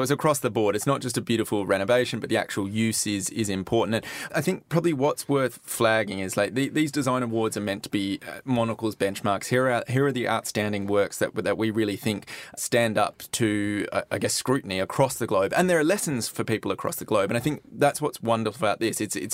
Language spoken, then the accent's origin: English; Australia; as an Australian as well, I feel the need for that.